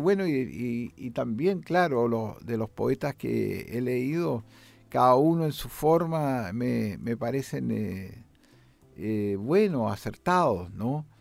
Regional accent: Chile; El gran componente salió de aquí, de Chile. Soy un poeta de Chile.

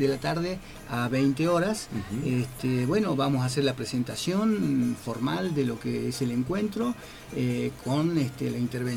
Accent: Humahuaca, Jujuy, Argentina; Yo soy de Jujuy, de la quebrada de Humahuaca, del pueblo de Humahuaca.

